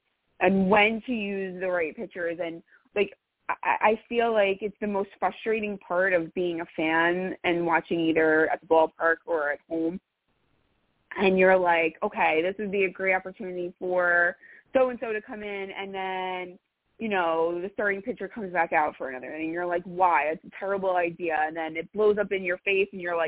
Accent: Long Beach, New York, United States; Well, as you noticed with my 516 number, I am not from Queens. I grew up on Long Island, in Long Beach, actually.

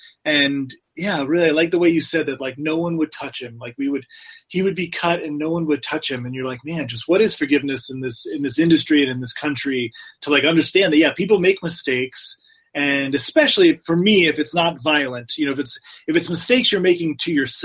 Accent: California, United States; But growing up in the Bay Area, Tim Brown was a household name before Jerry Rice even.

